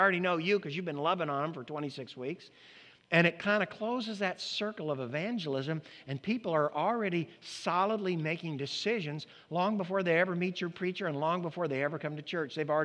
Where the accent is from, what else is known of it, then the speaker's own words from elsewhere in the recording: United States; because I'm an American, I said to myself